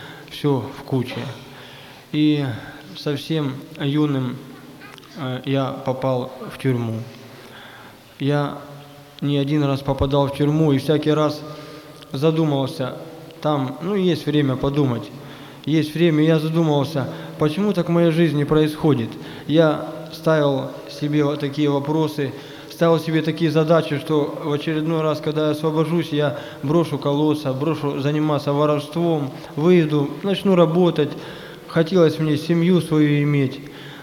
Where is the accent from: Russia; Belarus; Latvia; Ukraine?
Ukraine; Mykolaiv, Mykolaiv Oblast; Я сам с Украины, города Николаева. Это на побережье Черного моря.